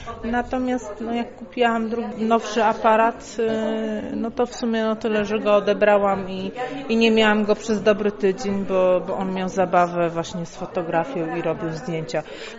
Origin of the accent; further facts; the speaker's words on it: Szczecin, West Pomeranian Voivodeship, Poland; jestem ze Szczecina.